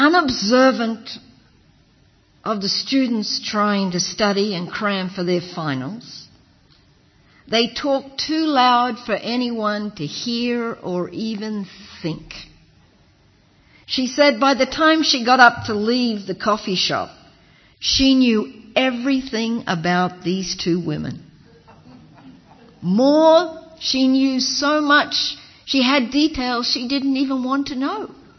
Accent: Australia; She's Jewish, I'm Christian. She's English, I'm from Australia.

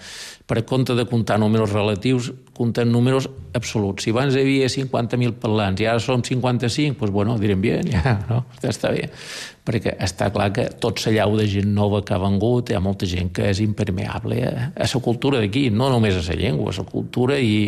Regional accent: Balearic Islands, Spain; jo som formenterer. El meu pare era formenterer. I, bueno, jo crec que mos podran considerar tot com a eivissencs.

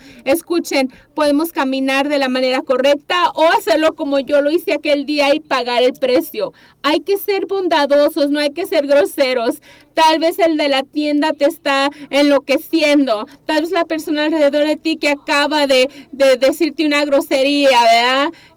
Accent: California, United States; yo soy de California, ¿cómo no voy a sacar mi licencia de California?

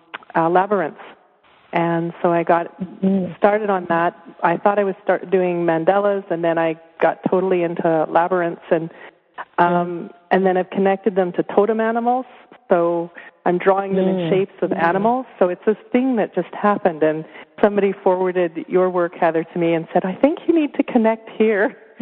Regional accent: Saskatchewan, Canada; I'm from Saskatchewan, Canada.

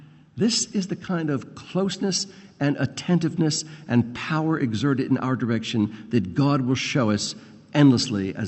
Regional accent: Pennsylvania, United States; "Oh, I'm from Pennsylvania." "Oh, you're a long way from home.

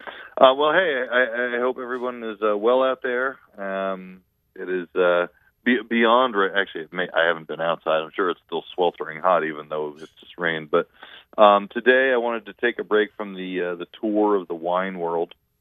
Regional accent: New Jersey, United States; now in Bangor, United States; obviously everybody knows I'm from New Jersey, and I always say I moved north for a reason.

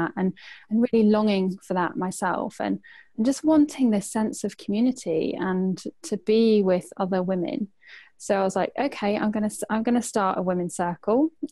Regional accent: Peterborough, East of England, United Kingdom; So when I came back to my hometown in Peterborough

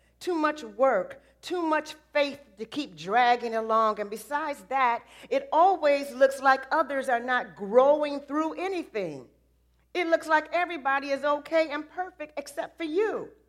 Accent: Detroit, Michigan, United States; there was a lady named Barbara where I grew up in Detroit who had an old broken down, I think it was a Buick.

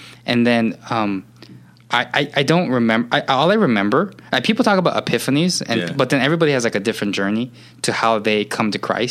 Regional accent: Gardena, California, United States; I grew up in Gardena.

